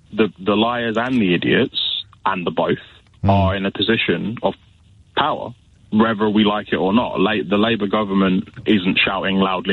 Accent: East of England, United Kingdom; I grew up in Hertfordshire in the 90s. It was similar then.

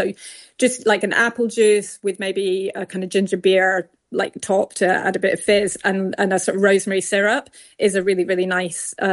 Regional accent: Scotland, United Kingdom; It's all about, for me anyway, as a Scot

